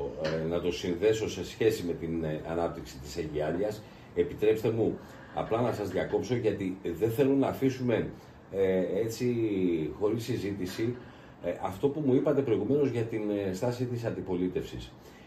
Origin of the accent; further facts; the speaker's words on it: Patras, Western Greece, Greece; επειδή δεν είμαι Αιγιώτης, είμαι από την Πάτρα.